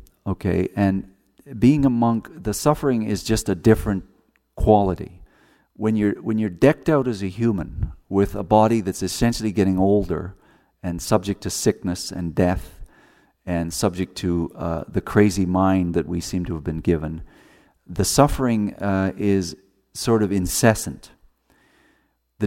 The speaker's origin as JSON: {"language": "English", "country": "Canada", "said": "I also speak French because I'm Canadian. I am Canadian."}